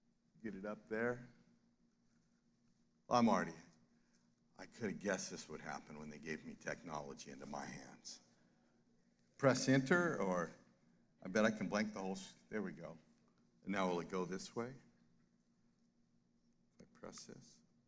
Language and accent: English; Lake Havasu City, Arizona, United States; I'm from Lake Havasin City, for some.